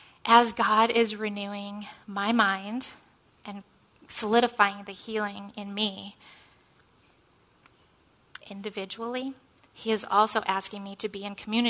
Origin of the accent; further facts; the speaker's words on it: Michigan, United States; a recent trip that I took back to my hometown in Michigan.